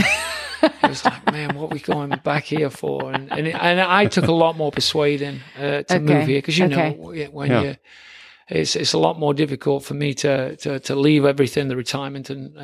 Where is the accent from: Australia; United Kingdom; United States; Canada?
United Kingdom; England; Cause I grew up in England